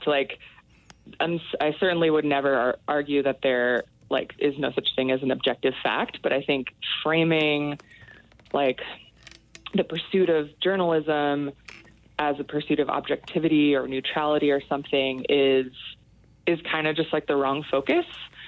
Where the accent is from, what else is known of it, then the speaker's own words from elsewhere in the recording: Midwest, United States; You know, I'm white, I'm from the Midwest, I'm from, you know, a middle class, relatively privileged background.